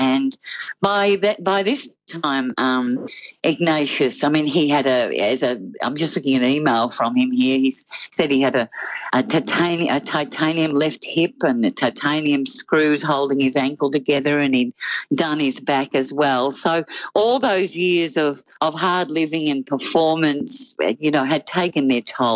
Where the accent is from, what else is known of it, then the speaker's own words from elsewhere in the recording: Melbourne, Victoria, Australia; now in Sydney, Australia; I came to Sydney from Melbourne in the 1990s, and I was performing at Kinsella's at the time.